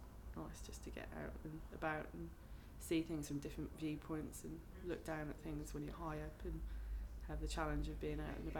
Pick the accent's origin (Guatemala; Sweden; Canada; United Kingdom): United Kingdom; Cardiff, Wales; accent: Welsh; moved away as an adult; also born or lived in Merthyr; I was born in Merthyr in Wales, and then I grew up near Cardiff, and was there until I went to university, and then went to University of Manchester. But where I grew up was kind of near the beach, the sea